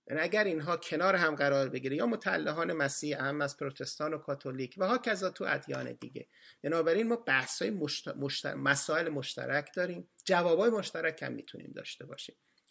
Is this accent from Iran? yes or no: yes; Iran; یکیش این انتظارات گزا فقط مال ما ایرانیام نیست